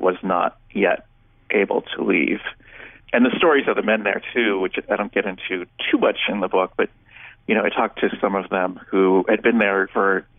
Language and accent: English; New York City, New York, United States; it's sort of embarrassing as a New Yorker to realize that I hadn't ever gone to.